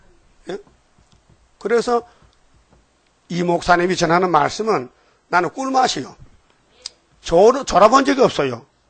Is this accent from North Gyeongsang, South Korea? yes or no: yes; Uiseong, North Gyeongsang, South Korea; 제가 경상북도 사는데요. 고향이 의성군인데